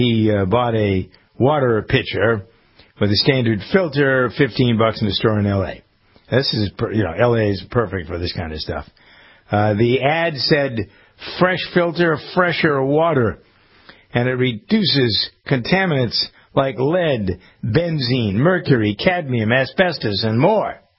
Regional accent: New England, United States; accent: New England; There's the Brita, here I am, my New England accent

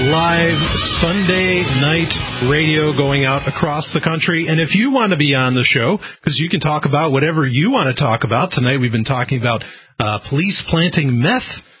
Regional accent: New York, United States; I grew up in New York myself

